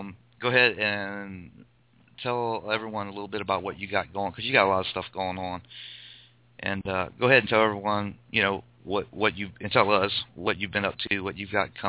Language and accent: English; Louisiana, United States; I'm from down in Louisiana, so might be getting that.